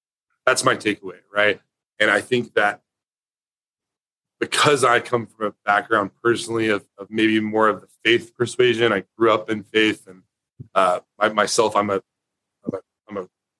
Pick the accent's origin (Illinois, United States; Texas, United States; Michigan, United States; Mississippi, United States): Texas, United States; Decatur; we grew up in a poor area of Decatur, Texas, which is my hometown. It's in Wise County.